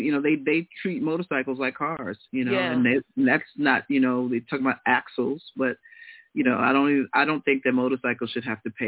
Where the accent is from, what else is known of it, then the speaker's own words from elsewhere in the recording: New York, United States; Well, I was raised on the Southern State, so I kind of know it.